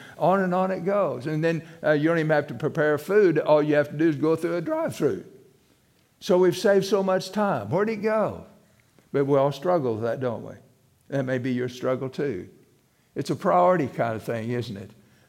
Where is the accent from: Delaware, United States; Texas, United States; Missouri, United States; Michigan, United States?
Missouri, United States; I knew he was from Tennessee, and I was from South Missouri.